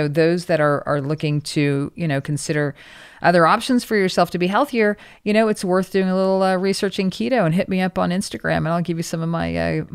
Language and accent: English; Oklahoma, United States; And Trisha and I grew up in Mom, Oklahoma together, and we've been friends since we were, I guess, 12.